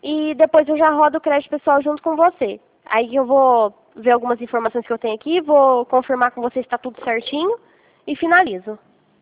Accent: Minas Gerais, Brazil; now in Rio Claro, Brazil; Na verdade, eu sou de Minas e moro em Rio Claro.

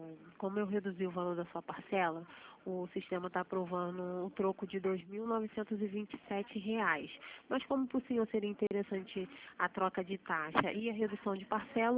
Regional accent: Nova Iguaçu, Rio de Janeiro, Brazil; Sim, sou de Nova Iguaçu.

